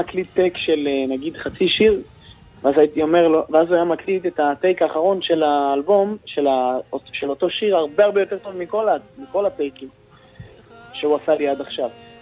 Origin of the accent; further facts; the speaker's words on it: Netivot, Southern District, Israel; אני מאזין מנתיבות, אתה מבין? כאילו איך שגדלתי עליו בדיוק